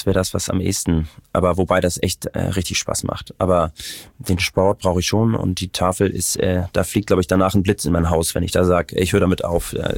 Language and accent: German; Hamburg, Germany; ich bin in den Walddörfern aufgewachsen, da ist es auch noch echt sehr, sehr ruhig.